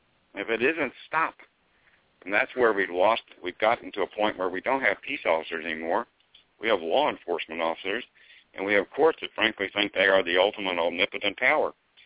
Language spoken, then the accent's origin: English; Atlanta, Georgia, United States; And I grew up in Atlanta in the South, so I've been exposed to states' rights my whole life.